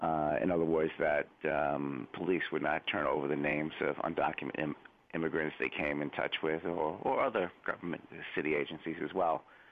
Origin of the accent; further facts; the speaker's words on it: New York City, New York, United States; what always strikes me as a New Yorker is just from my own experience, I live in Brooklyn